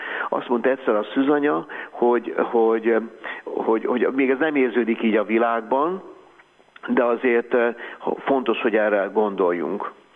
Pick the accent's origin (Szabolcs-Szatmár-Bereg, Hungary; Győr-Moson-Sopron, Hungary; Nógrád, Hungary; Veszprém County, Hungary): Nógrád, Hungary; Szécsény; born there; én Széchenybe születtem, tehát én még háznál